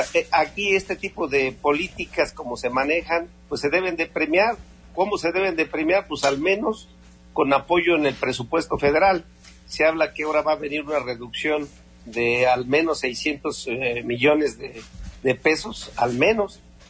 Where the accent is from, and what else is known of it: Mexico